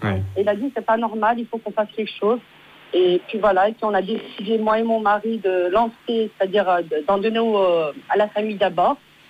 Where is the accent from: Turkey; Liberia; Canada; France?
Turkey; Konya; moved away; Moi, je suis de Konya.